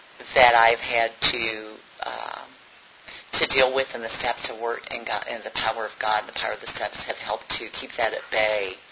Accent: Owensboro, Kentucky, United States; accent: Kentucky; that twang you hear is a Kentucky accent. I grew up in Owensboro, Kentucky

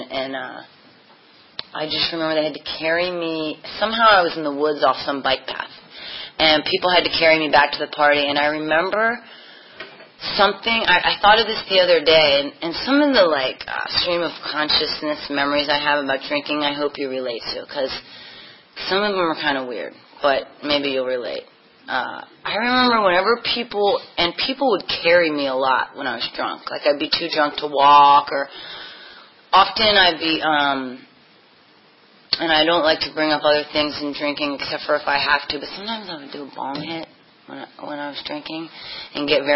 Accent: Kensington, Maryland, United States; I grew up in Maryland in a small town called Kensington, and I was adopted, and my parents are German immigrants

